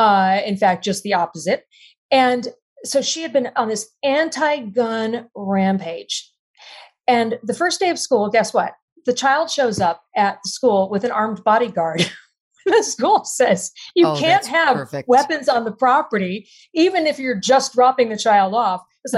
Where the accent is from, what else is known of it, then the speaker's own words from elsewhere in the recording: Texas, United States; You know, I'm in Texas and I grew up just outside Austin in a very small town.